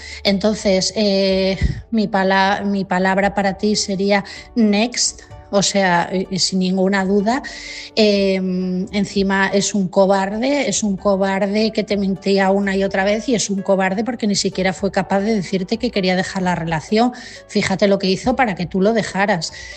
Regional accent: Asturias, Spain; de Asturias

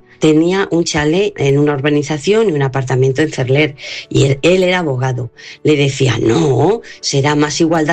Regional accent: Castilla-La Mancha, Spain; now in Madrid, Spain; una manchega en Madrid.

